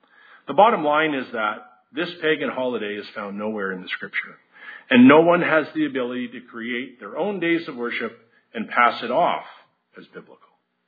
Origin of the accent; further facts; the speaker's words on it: Canada; in my opinion, as a Canadian, it's almost an expected tradition for us.